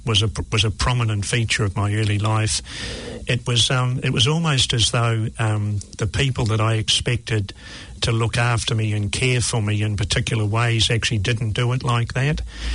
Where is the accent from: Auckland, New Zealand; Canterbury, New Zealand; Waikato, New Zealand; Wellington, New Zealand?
Auckland, New Zealand; Waiheke Island; I grew up on Aritangi Beach on Waiheke Island